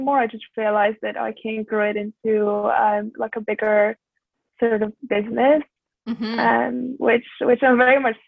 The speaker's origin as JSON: {"language": "English", "town": "Sofia", "region": "Sofia City", "country": "Bulgaria", "moved": "yes", "lives_now": "United Kingdom", "said": "So actually today I'm tuning in from Sofia, which is the capital city of Bulgaria. It's where I'm originally from."}